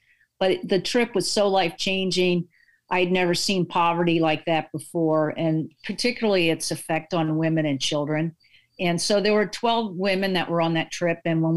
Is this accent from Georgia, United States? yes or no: no; Reading, Pennsylvania, United States; now in Scottsdale, United States; I'm actually outside my hometown where I grew up, Reading, Pennsylvania, in the house I've lived in since I'm 8 years old.